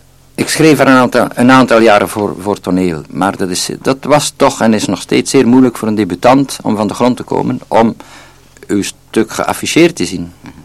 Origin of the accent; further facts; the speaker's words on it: East Flanders, Belgium; also born or lived in Bruges; ik ben geboren in Brugge, maar toch mijn kinderjaren gesleten in Oost-Vlaanderen. Dan verhuisd, met ouders uiteraard, braafjes, naar Brugge